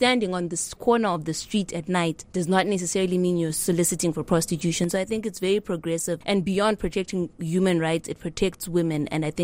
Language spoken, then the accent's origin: English; Kwekwe, Midlands, Zimbabwe; I'm 28 years old. I grew up in Zimbabwe. I was born in Kwekwe, and that's where my parents are based.